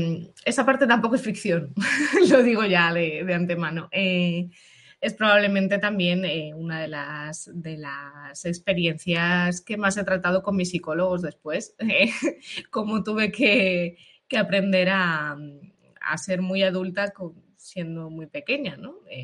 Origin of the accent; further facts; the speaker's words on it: Ukraine; now in Spain; yo siempre digo que soy ucraniana con pasaporte español